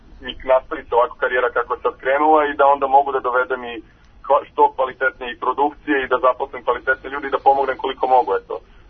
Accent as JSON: {"language": "Serbian", "town": "New Belgrade", "region": "Belgrade", "country": "Serbia", "tie": "born or raised there", "said": "ja sam odrastao kada na Novom Beogradu nismo zaključavali vrata."}